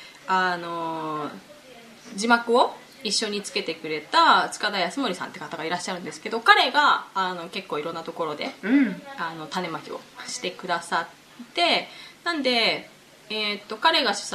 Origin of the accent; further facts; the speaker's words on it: Hamamatsu, Shizuoka, Japan; 地元浜松なので年末年始帰るなと思って